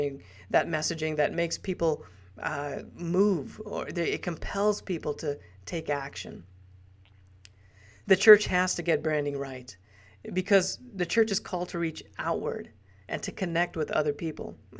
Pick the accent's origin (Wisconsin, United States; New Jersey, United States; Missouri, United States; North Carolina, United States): Missouri, United States; Kansas City; also born or lived in Guyana; When I was young, I was only 5 years old, I moved from Guyana, small country in South America. And my family and I moved to the Kansas City area.